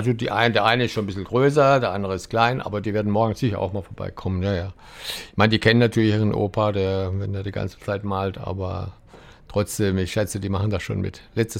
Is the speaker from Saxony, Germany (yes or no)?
no; Cologne, North Rhine-Westphalia, Germany; bei uns in Köln würde man Fädel sagen, Viertel.